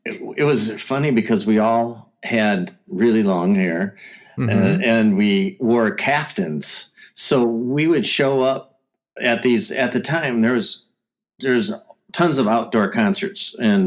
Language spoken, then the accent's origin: English; Mackinac Island, Michigan, United States; I'm actually from Northern Michigan. I don't know if anybody's ever heard of Mackinac Island